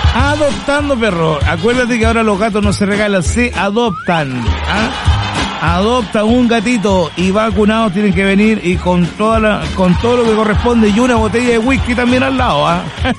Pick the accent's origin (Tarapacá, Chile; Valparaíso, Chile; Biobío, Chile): Biobío, Chile; Talcahuano; somos de Talcahuano